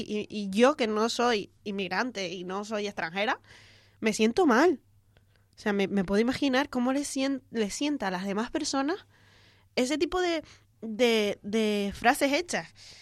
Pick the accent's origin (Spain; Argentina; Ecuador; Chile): Spain; Canary Islands; sí, somos españoles, para todos los que no lo sepan. Somos morenitos y españoles.